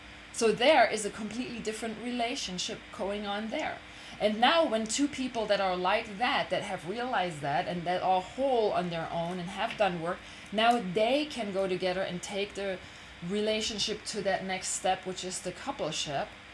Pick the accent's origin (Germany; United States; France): Germany; I'm from Germany. We didn't play football